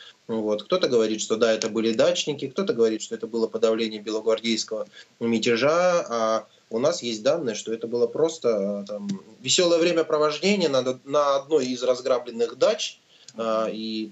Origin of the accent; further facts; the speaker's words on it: Yekaterinburg, Sverdlovsk Oblast, Russia; Для меня, если честно, город Екатеринбург является родным и близким. Я уроженец города Екатеринбурга